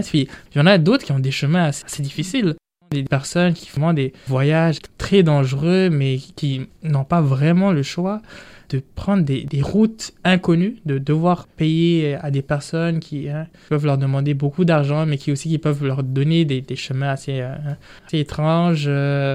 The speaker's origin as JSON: {"language": "French", "country": "Burundi", "first_language": "Kirundi", "second_language": "French", "lives_now": "Quebec, Canada", "said": "Ma langue maternelle, c'est le Kirundi. Je suis venu ici au Québec surtout parce que si mon frère, mon grand frère, il était déjà ici. J'étais déjà francophone."}